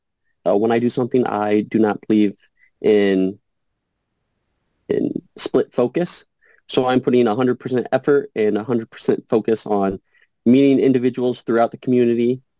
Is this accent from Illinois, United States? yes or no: yes; Carbondale, Illinois, United States; I am originally from Southern Illinois, Carbondale area. I moved to Vernon after the military, so I was enlisted for 2 years here in Illinois